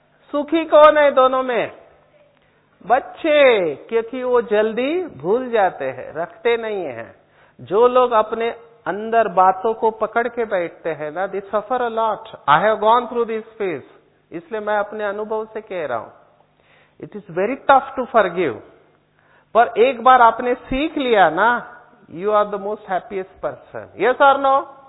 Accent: Mumbai, Maharashtra, India; I am born brought up in slum area of Mumbai, मैं झोपड़पट्टी में बड़ा हुआ, चाल कहते हैं, चाल झोपड़पट्टी। माँ बाप को अंग्रेजी नहीं आती है और मुझे भी नहीं आती है।

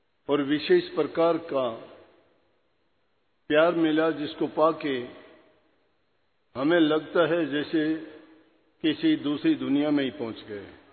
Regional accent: Haryana, India; हम हरियाणा से आते हैं। राधा स्वामी मत के अनुयायी हैं

